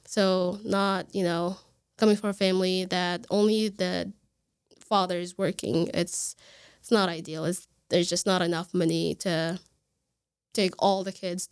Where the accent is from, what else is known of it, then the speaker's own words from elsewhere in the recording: Libya; English is a second language; I was born and raised in Libya, so I spoke the the Libyan dialect and the Sudanese, because I was surrounded by Sudanese all the time. Like the place that I lived, we had neighbors. All of my neighbors actually were Sudanese.